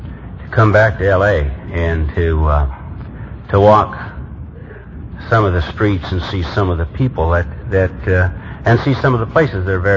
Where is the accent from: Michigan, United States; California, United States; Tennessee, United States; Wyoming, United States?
Tennessee, United States; Memphis; raising my hand and identifying myself and saying that I'm from Memphis, Tennessee.